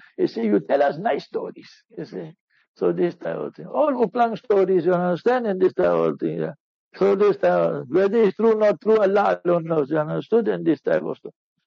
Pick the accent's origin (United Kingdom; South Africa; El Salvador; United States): South Africa; Heidelberg, Gauteng; I'm from Heidelberg, born in Heidelberg.